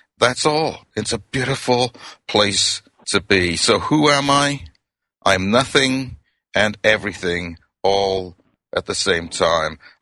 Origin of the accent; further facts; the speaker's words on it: Wales, United Kingdom; accent: Welsh; now in United States; I was born in Wales, and I've lived in America now for over 30 years. I still enjoy being Welsh, and I follow rugby, and I love the beauty of the Welsh countryside.